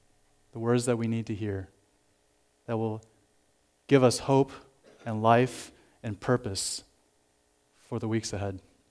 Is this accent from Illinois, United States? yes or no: yes; Chicago, Illinois, United States; I was born and raised in Chicago, and I obviously come from an Asian background.